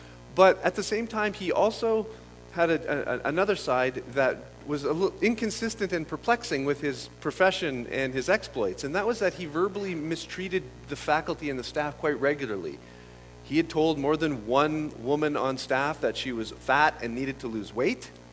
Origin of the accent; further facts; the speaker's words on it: Sault Ste. Marie, Michigan, United States; But in another sense, I'm really home. I'm right home, because I grew up here in Sault Ste. Marie